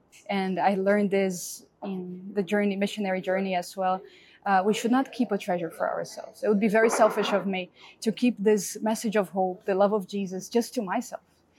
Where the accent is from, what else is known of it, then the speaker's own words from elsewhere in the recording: Fortaleza, Ceará, Brazil; So in Fortaleza, in my hometown here